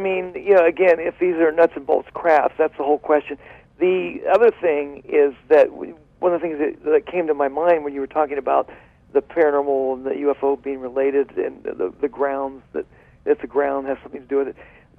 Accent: Ohio, United States; I grew up not too far from there. I was originally from Ohio, as I mentioned.

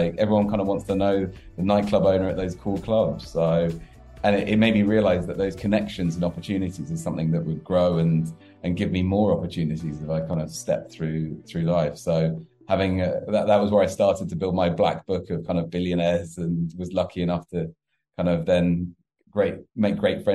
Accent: South West England, United Kingdom; I grew up in the West Country in England. For me, that was a fun life in the countryside

